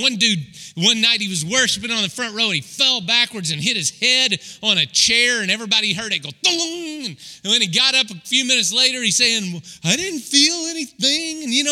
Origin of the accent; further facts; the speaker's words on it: Oklahoma, United States; I grew up in Oklahoma, but I went to church in Arkansas.